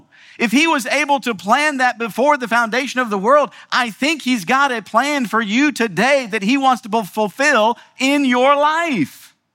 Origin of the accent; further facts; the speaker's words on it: United States; Look, I'm so thankful that I'm an American. I'm proud to be in America.